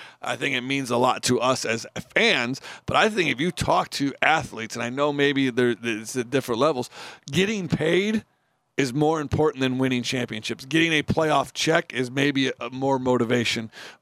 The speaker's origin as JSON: {"language": "English", "town": "Chicago", "region": "Illinois", "country": "United States", "tie": "born or raised there", "said": "I grew up in the Chicagoland area, and you follow the Cubs"}